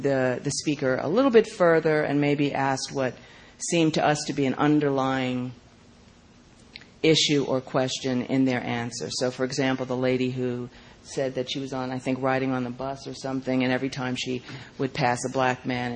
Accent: New York, United States; now in Philadelphia, United States; I live in Philadelphia, but I'm from New York originally.

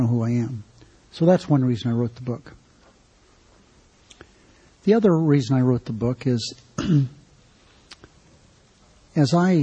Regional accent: Searchlight, Nevada, United States; born there; One is when I was born in Searchlight. In the state of Nevada at that time, there were 100,000 people at the most.

